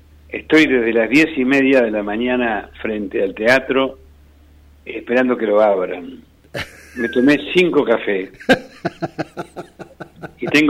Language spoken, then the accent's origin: Spanish; Argentina; moved away as an adult; now in Buenos Aires, Argentina; Claro, yo voy a mi pueblo y... Yo vine a Buenos Aires a los 20 años. A los 20 años vine a Buenos Aires. Tengo más de provinciano que de porteño.